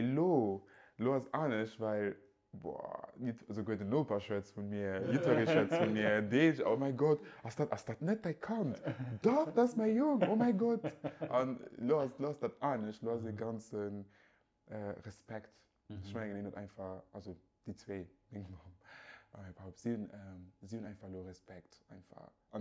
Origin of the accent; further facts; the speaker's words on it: Nigeria; German is a second language; ich komme aus Nigeria